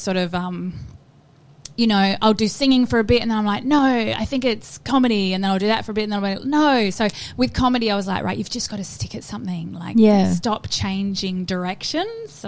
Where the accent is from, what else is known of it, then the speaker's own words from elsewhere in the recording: Bruce Rock, Western Australia, Australia; Well, I'm originally from WA. Like, I am originally from Bruce Rock.